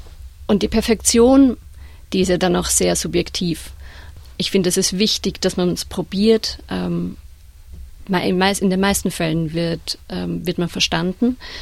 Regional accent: Austria; now in Melbourne, Australia; Ich bin Österreicherin, die seit wieder 3 Jahren in Melbourne lebt

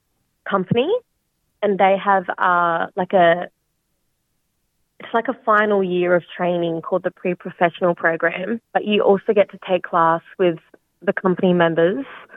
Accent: Port Hedland, Western Australia, Australia; I grew up in the Pilbara, North WA, in a town called Port Hedland.

